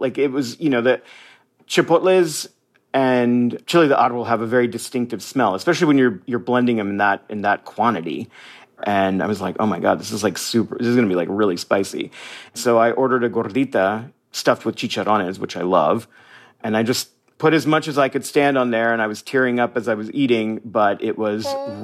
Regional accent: United States; you know, I'm a Mexican-American. I am an American.

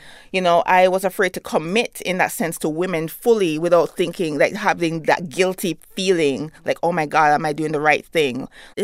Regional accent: Kingston, Jamaica; moved away; my identity as a Jamaican woman, an immigrant, then also a working class Jamaican woman.

